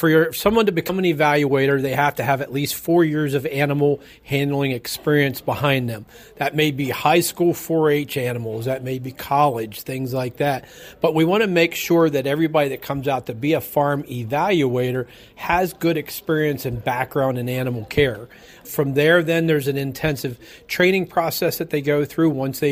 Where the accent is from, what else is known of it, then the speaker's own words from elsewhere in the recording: Trout Run, Pennsylvania, United States; I'm from Trout Run, Pennsylvania